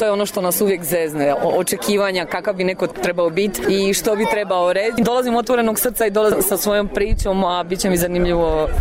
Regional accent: Split, Split-Dalmatia County, Croatia; also born or lived in Bugojno, Bosnia and Herzegovina; now in Berlin, Germany; I zbog rata smo morali preći u Hrvatsku, tako da sam odrasla jednim dijelom u Splitu, otišla na studiju u Zagrebu i prošle godine se preselila u Berlin. Dom mi je svugdje i nigdje.

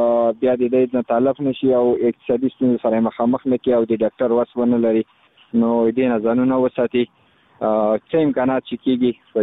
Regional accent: Khost, Afghanistan; زه خو د خوست ولایت مربوط یم، مرکز اوسیدونکو یم

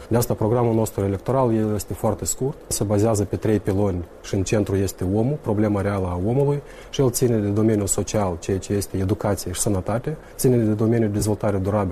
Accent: Tiraspol, Transnistria, Moldova; Eu sunt din Tiraspol

